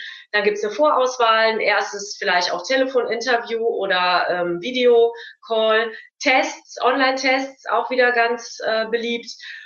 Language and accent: German; Cologne, North Rhine-Westphalia, Germany; Ich bin aus dem Kölner Raum